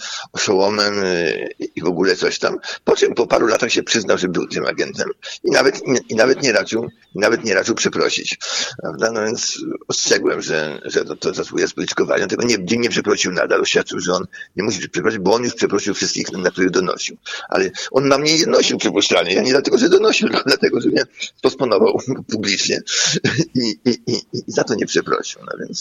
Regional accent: Warsaw, Masovian Voivodeship, Poland; born there; now in Otwock, Poland; A ja przecież urodzony jestem w Warszawie. W Warszawie no, w tej chwili mieszkam w Otwocku, ale codziennie praktycznie jestem.

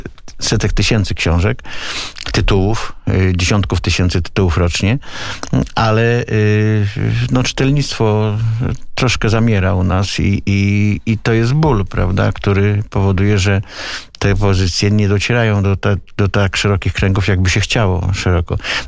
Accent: Warsaw, Masovian Voivodeship, Poland; jestem warszawiakiem z krwi i kości, z dziada pradziada

